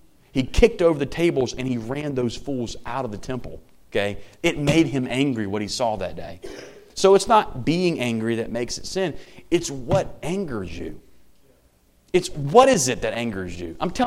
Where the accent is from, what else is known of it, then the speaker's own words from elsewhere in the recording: United States; It angers me as a Christian. It angers me as an American.